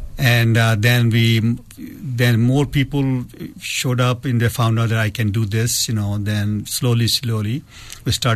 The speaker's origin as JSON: {"language": "English", "country": "Pakistan", "moved": "yes", "lives_now": "United States", "said": "I came here from Pakistan."}